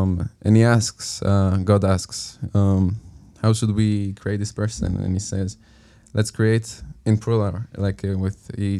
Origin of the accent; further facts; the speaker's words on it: Maale Adumim, West Bank, Israel; also born or lived in Jerusalem; I was also born to a believing family. I was born in Jerusalem, but then I grew up in Maale Adumim, which is a city very close to Jerusalem. And it's it's like a religious city.